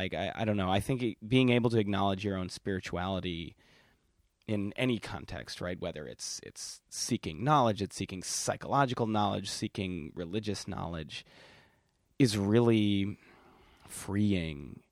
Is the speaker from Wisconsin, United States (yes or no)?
yes; Whitefish Bay, Wisconsin, United States; I grew up Reform Jewish in Milwaukee, Wisconsin, in Whitefish Bay.